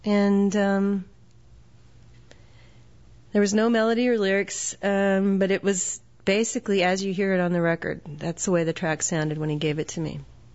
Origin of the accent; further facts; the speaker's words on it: South Dakota, United States; And it kind of sums up an aspect of my growing up in South Dakota, you know, and the kind of isolation you feel as sort of literally in a place like